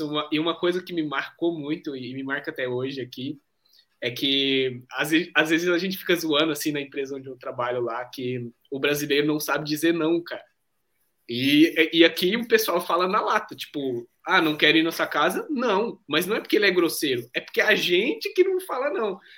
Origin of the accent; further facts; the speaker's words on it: Brazil; now in Portugal; A gente brasileiro, a gente é muito... todo mundo, alegria!